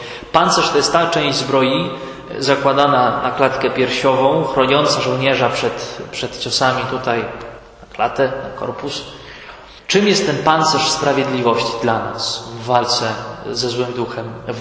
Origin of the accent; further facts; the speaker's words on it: Kielce, Świętokrzyskie Voivodeship, Poland; Nie czujcie się urażeni, ale sam jestem z Kielc.